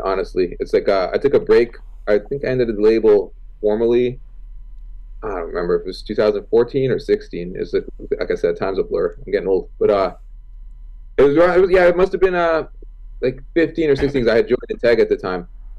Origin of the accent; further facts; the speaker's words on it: Toronto, Ontario, Canada; I grew up in Toronto.